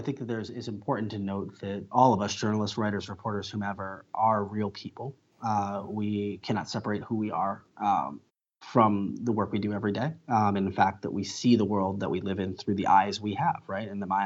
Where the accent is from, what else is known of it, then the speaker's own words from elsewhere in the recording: Cleveland, Ohio, United States; Now, Cleveland's my hometown. It's where I grew up. It's where my family still lives.